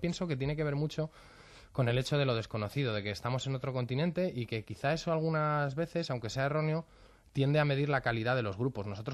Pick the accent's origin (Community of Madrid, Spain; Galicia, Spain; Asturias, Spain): Community of Madrid, Spain; Madrid; nosotros somos del barrio de La Pili. Y luego ya, contándolo un poquito ya castellanizando, somos del barrio del Pilar